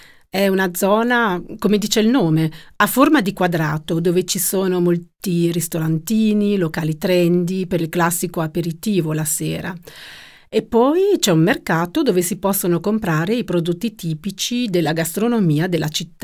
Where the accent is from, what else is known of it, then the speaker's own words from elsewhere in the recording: Bologna, Emilia-Romagna, Italy; Sì, sì, sono di Bologna. È proprio di Bologna. Non ci abito da qualche anno, però ci torno regolarmente.